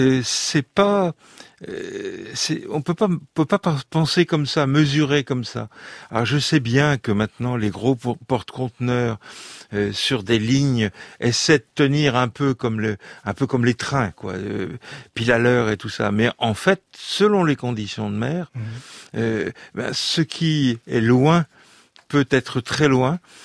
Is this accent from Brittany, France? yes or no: yes; Brittany, France; born there; et il se trouve que là où je suis né, sur la Bretagne Nord, la différence entre marées hautes et marées basses est particulièrement forte, une des plus fortes du monde.